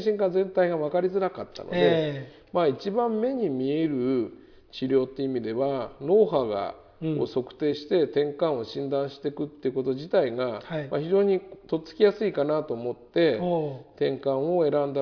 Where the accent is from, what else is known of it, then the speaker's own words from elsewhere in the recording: Kodaira, Tokyo, Japan; 僕出身は東京の小平ですね。